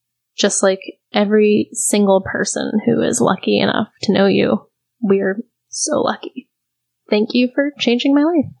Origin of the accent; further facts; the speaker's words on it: Frederick, Maryland, United States; I'm 30 and I'm from Frederick, Maryland.